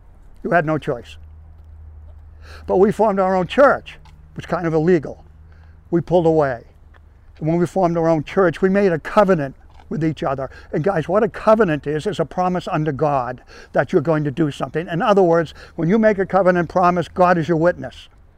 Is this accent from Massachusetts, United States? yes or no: yes; Plymouth, Massachusetts, United States; the husband. My wife, Nancy, is going to be speaking to you in a moment. And we're from Plymouth, Massachusetts, America's hometown.